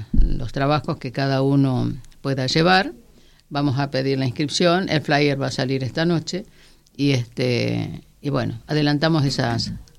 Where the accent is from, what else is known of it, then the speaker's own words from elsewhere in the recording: Resistencia, Chaco, Argentina; now in Santa Cruz, Argentina; Soy chaqueña de nacimiento, ciudadana santacruceña por adopción, sí. Ciudadana del mundo, capitalina eventualmente, pero ante todo mujer argentina.